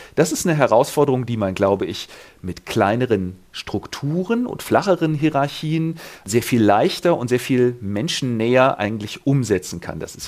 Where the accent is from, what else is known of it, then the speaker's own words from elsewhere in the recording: Hesse, Germany; diese Kirche, wo ich herkomme in Nordhessen, stammt aus der Tradition der sogenannten nordhessischen Renitenz.